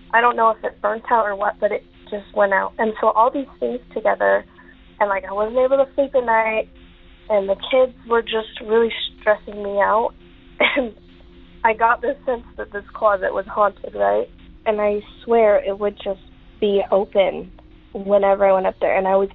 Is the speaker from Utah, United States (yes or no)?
yes; Utah, United States; And I'm originally from Utah, so I was in Utah at the time.